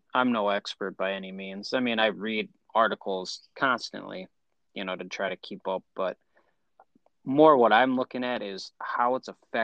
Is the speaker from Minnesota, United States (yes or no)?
yes; Minnesota, United States; For anyone not in Minnesota, too, I guess we should say we're both born and raised in Minnesota